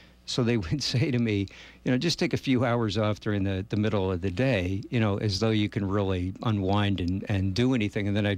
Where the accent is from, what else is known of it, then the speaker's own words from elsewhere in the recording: Connecticut, United States; Well, I grew up outside of New York City in Connecticut.